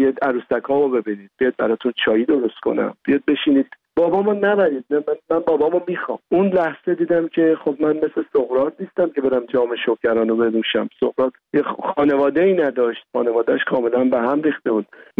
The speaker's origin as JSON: {"language": "Persian", "country": "Iran", "moved": "yes", "said": "خودم یه فرزند دردمند رها شده از ایرانم در یه سرزمینی"}